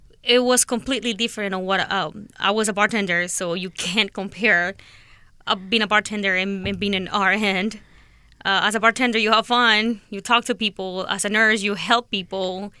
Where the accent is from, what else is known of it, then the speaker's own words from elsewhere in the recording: Guatemala; also born or lived in San Francisco; now in Los Angeles, United States; I'm from Guatemala, but I moved from San Francisco about 5 years ago.